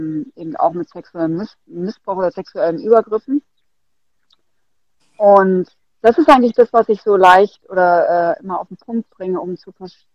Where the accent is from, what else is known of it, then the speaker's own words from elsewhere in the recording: Brandenburg, Germany; Weil das Land Brandenburg, wo ich aufgewachsen bin, für mich nur mit Dunkelheit verbunden war, nur mit Schmerz, nur mit Gewalt.